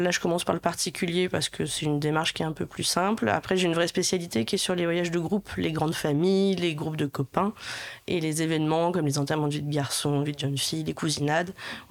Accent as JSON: {"language": "French", "town": "Le Havre", "region": "Normandy", "country": "France", "tie": "born or raised there", "said": "J'ai grandi ici, je suis du Havre"}